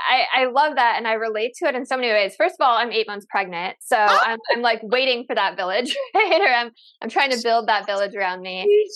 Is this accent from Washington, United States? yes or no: no; Chicago, Illinois, United States; I'm also from Chicago originally.